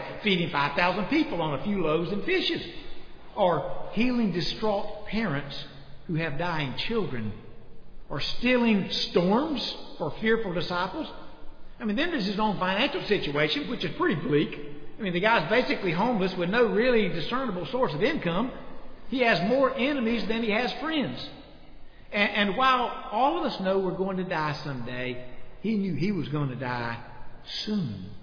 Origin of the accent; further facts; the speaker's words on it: Lyons, Georgia, United States; I grew up in Lyons, Georgia, and I'm not sure we had that much of a hippie era in Lyons, Georgia.